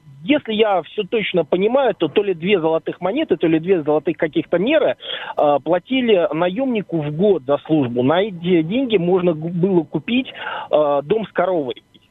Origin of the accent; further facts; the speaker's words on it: Saint Petersburg, Russia; Я из Санкт-Петербурга.